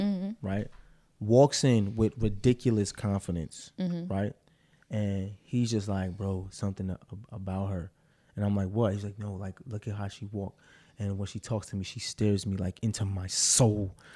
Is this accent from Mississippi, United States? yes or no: no; Arkansas, United States; What's up, Mar? And I'm from Arkansas.